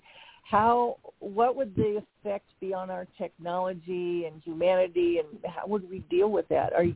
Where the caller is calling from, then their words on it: Denver, Colorado, United States; I'm calling from Denver.